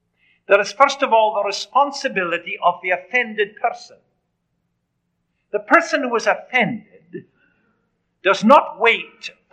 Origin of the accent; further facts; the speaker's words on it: Edinburgh, Scotland, United Kingdom; born there; moved away; Now, I was born in Scotland, so I would have to go back to Edinburgh to find my name in the register.